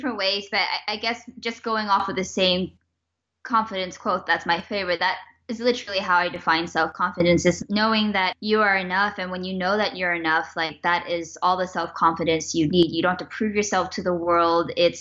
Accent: San Francisco, California, United States; born there; now in Los Angeles, United States; Chinese American 100%. My dad was born in Washington, D.C. My mom immigrated from Hong Kong. I was born in San Francisco, and now I'm currently living in Los Angeles.

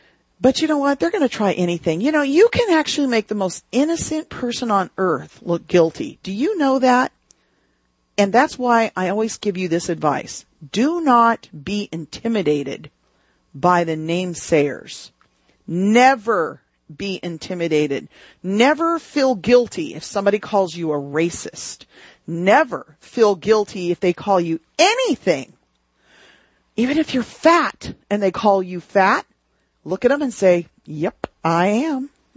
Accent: Texas, United States; also born or lived in California; See, I'm from Texas. I'm actually from Texas. I live in Texas now half the time, maybe two-thirds of the time now. And I find my accent's coming back

